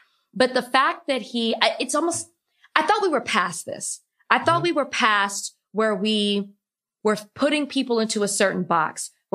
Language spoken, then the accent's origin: English; Dallas, Texas, United States; Of course, I'm from Dallas. I'm born and raised.